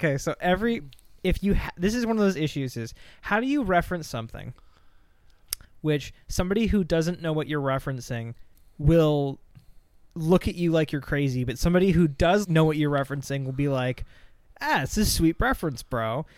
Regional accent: Canada; born there; And I was born in Canada, and I have more rights than most.

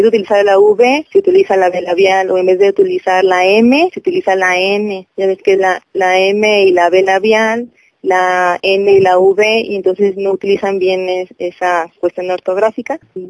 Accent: Mexico; Que tenemos que, como mexicanos, yo poder decir

